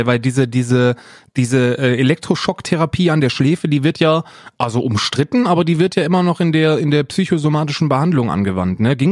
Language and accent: German; Weinheim, Baden-Württemberg, Germany; Ich bin auch in der Nähe von Heidelberg aufgewachsen, in Weinheim. Also es ist so ganz grob in der Nähe.